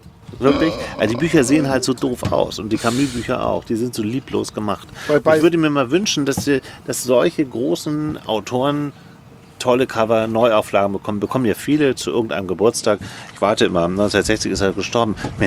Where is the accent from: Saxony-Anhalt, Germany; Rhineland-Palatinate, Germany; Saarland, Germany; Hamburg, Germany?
Hamburg, Germany; ich bin in Hamburg aufgewachsen.